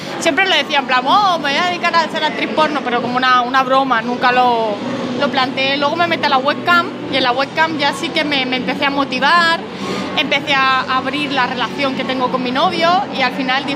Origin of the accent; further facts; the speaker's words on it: Murcia, Region of Murcia, Spain; De Murcia.